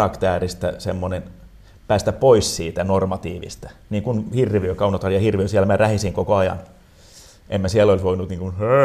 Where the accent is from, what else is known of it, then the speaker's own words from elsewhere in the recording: Pietarsaari, Ostrobothnia, Finland; first language Swedish; Finnish is a second language; On joo, ja tästä Pietarsaaressa mä en puhunut suomea ollenkaan.